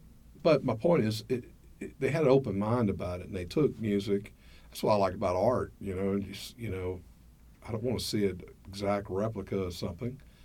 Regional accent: Arkansas, United States; You know, I grew up in South Arkansas, a Southern Baptist deacon's son, and I was listening to all that stuff I could.

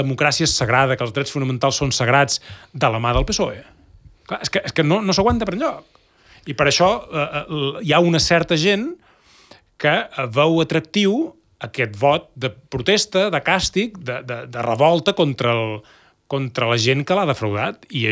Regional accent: Catalonia, Spain; nosaltres que venim de que ens han massacrat els drets fonamentals com a catalans

